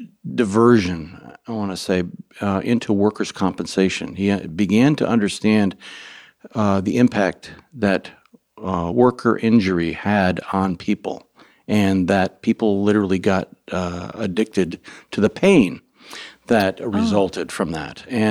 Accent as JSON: {"language": "English", "town": "Lake Minnetonka", "region": "Minnesota", "country": "United States", "tie": "born or raised there", "said": "I grew up here"}